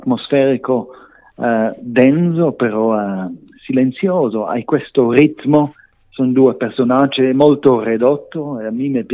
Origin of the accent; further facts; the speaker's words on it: Grisons, Switzerland; Che l'ho vissuto io in questo paese piccolo che sono cresciuto nei Grigioni